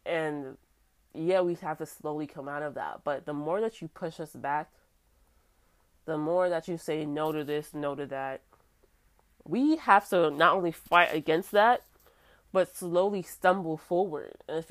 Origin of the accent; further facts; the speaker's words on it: New York City, New York, United States; I have dark skin, I'm from the South Bronx, and I'll admit my hair is a little nappy.